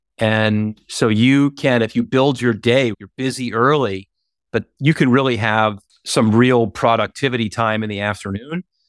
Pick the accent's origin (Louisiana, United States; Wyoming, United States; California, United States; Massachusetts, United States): Massachusetts, United States; Boston; I grew up in Boston and spent almost 30 years there. That was more of a established business community.